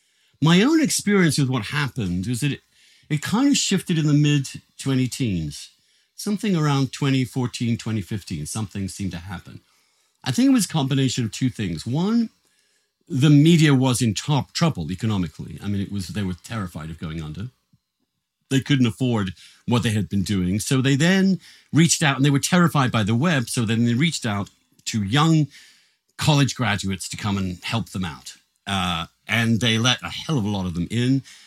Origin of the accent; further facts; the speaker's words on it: East Grinstead, South East England, United Kingdom; I grew up and in East Grinstead in Sussex.